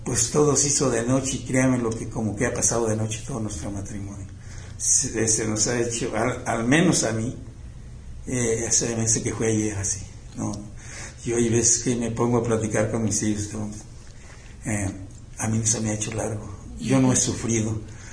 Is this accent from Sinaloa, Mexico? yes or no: no; Pátzcuaro, Michoacán, Mexico; also born or lived in Sonora; volver a mi pueblo, pues, uh-huh. O sea, a Pátzcuaro.